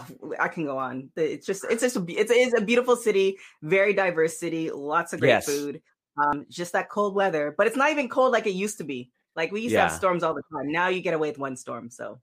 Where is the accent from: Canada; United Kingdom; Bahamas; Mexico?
Canada; Toronto, Ontario; now in Los Angeles, United States; Toronto, born and raised.